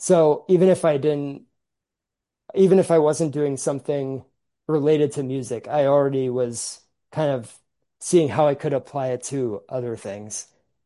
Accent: Massachusetts, United States; Yeah, I'm from the Metro West area.

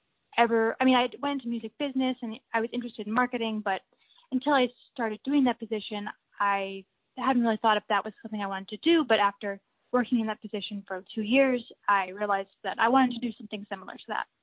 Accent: Acton, Massachusetts, United States; Yeah, I'm from Acton. It's kind of near Concord, Massachusetts.

